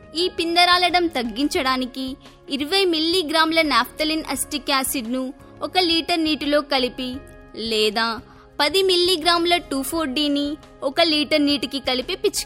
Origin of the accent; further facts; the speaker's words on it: Nagaram, Telangana, India; మాది వరంగల్ జిల్లా పరకాల మండలం నాగారం గ్రామం.